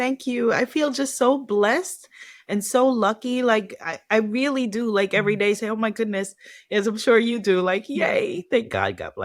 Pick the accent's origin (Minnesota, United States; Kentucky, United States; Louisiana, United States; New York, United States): New York, United States; as a New Yorker who does not drive and who a big fear that I had of been terrified of driving, but I'm leaving that in the dust and now live somewhere where I must drive.